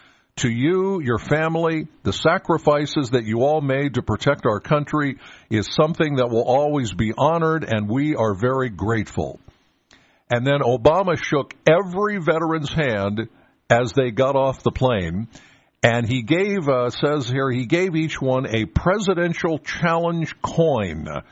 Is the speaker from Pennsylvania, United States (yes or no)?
yes; Penns Valley, Pennsylvania, United States; again, I'm from Penns Valley.